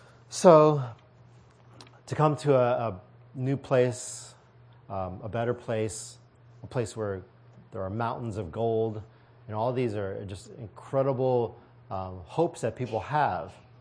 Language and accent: English; United States; born there; I mean, I was born here in the United States. My father was born here in the United States. It's my grandparents who immigrated over.